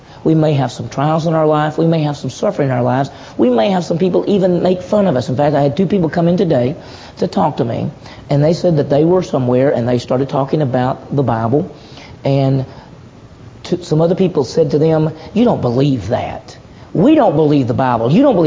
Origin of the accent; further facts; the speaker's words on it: Mississippi, United States; I grew up in Mississippi, but I grew up in the city. It's contrary to popular belief, there are big cities in Mississippi.